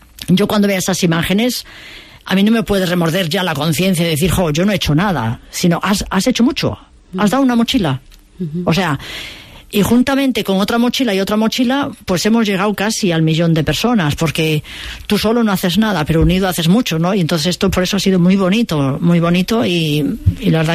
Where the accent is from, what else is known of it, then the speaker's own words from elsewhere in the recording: Poland; Spanish is a second language; O sea, yo soy polaco